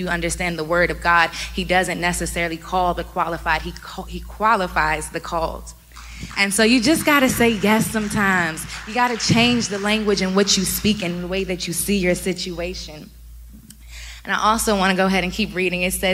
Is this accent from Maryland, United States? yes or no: yes; Maryland, United States; I'm just from Maryland.